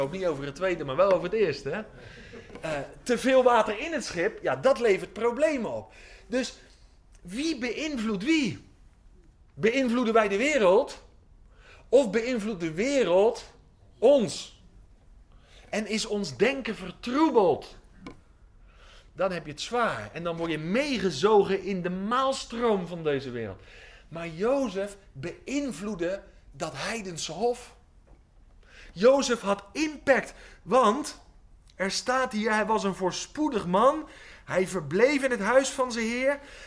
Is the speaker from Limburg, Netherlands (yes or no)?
no; Gelderland, Netherlands; now in Giessen, Netherlands; Ik woon hier in Giessen, dat is een beetje Brabant. Maar ik kom van de Veluwe.